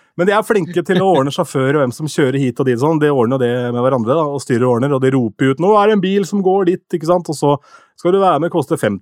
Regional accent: Askim, Østfold, Norway; så på fredag så var jeg da hjemme i Askim og spilte

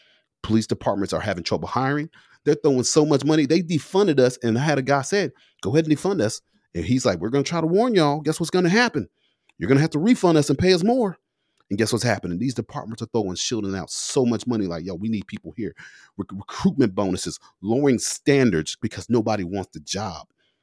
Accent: United States; that's not what I'm about as a Christian or as a cop or as just an American.

